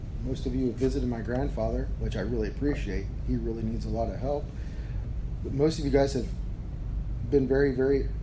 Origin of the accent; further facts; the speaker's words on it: Ohio, United States; We're all from Ohio, so we know the Buckeyes.